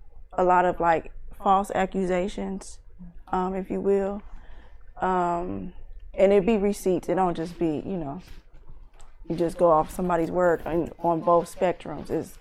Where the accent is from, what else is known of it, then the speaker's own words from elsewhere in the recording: Oakland, California, United States; No, I just I'm from Oakland.